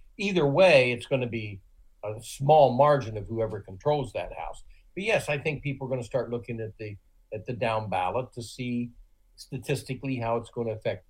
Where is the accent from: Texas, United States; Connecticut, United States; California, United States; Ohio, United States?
Ohio, United States; Yes, because take my home state of Ohio, the state, you know, you were raised in.